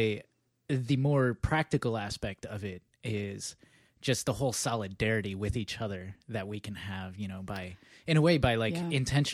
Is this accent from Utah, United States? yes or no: no; Michigan, United States; I grew up in Michigan.